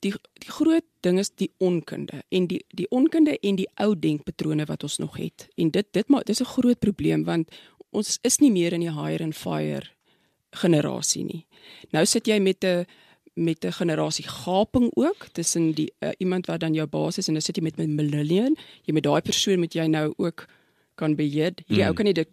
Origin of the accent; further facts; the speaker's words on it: Strand, Western Cape, South Africa; also born or lived in Pretoria; Is toch interessant, ek is in Pretoria gebore, maar ons is toe in die strand het ek groot geword